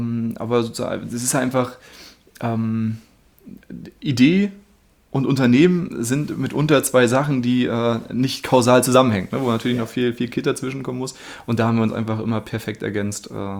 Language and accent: German; Neubrandenburg, Mecklenburg-Vorpommern, Germany; wir kommen beide aus Neubrandenburg und kannten uns aber tatsächlich in Neubrandenburg nicht